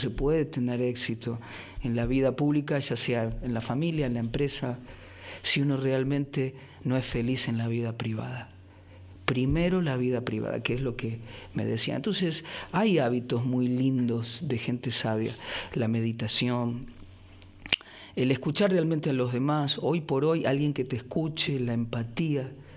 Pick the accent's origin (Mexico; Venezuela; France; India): India; born or raised there; also born or lived in Rosario, Argentina